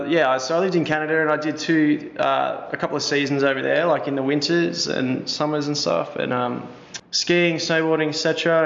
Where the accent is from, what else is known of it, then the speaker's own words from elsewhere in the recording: Campbelltown, New South Wales, Australia; Out west, out at Campbelltown.